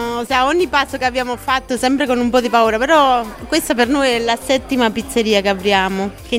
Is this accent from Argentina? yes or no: yes; Buenos Aires, Argentina; Italian is a second language; now in Italy; Sono Argentina. Buenos Aires.